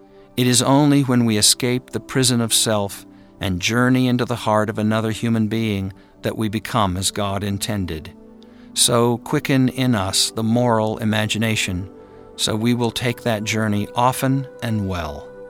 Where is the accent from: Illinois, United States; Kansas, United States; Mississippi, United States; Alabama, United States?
Kansas, United States; Growing up in Kansas and radically Protestant, I remember how easy it was for me as a child to make fun of Catholics.